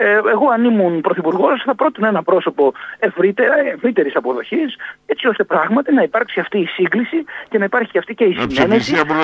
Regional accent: Kefalonia, Ionian Islands, Greece; είπα ότι θέλω να εκπροσωπήσω την πατρίδα μου, το νησί μου, τους Κεφαλονίτες, Κεφαλονίτισες. Και θα είμαι πάντα δίπλα τους και νιώθω Κεφαλονίτης

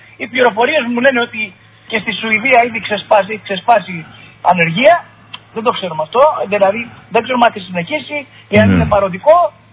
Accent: Valsamata, Ionian Islands, Greece; ειδικά στο χωριό μου στα Βαρσαμάτα, Φραγκάτα εκεί ομαλά

